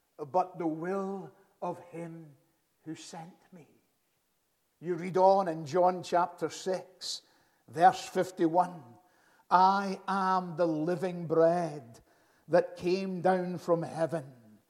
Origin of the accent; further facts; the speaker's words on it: Glasgow, Scotland, United Kingdom; I was born in Springburn in Glasgow. I was brought up in Knightswood, not that far from here.